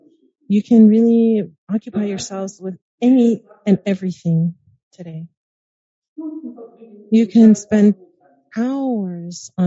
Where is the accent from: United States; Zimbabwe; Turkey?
Turkey; English is a second language; because where I come from the Turkey, we lived in a little town, and there we didn't even have running water.